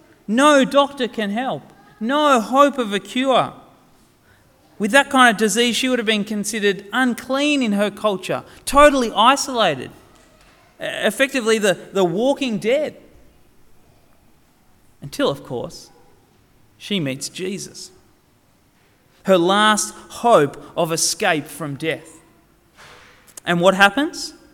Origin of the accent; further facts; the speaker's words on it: Sydney, New South Wales, Australia; growing up in Sydney, I got used to being in lots of crowds.